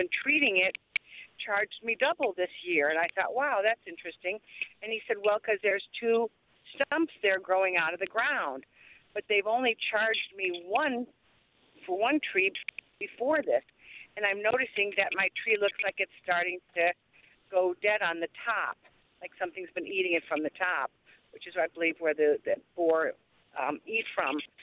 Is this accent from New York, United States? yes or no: no; Chicago, Illinois, United States; now in Door County, United States; because we're from Chicago, but now we live in Door County